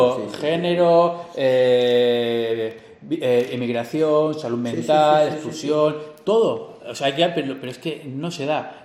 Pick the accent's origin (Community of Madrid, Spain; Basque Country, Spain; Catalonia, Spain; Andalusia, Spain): Catalonia, Spain; Y soy español. Yeah. O catalán.